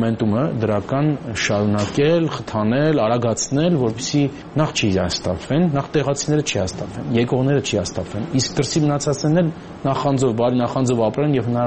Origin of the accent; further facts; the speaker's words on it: Yerevan, Armenia; now in United States; ամերիկացի եմ, այո, ասենք 31 տարի բնակվել եմ Միացյալ Նահանգներում, բայց միևնույն է, ես սկզբունքայինորեն Երևանցի եմ, Հայաստանցի եմ։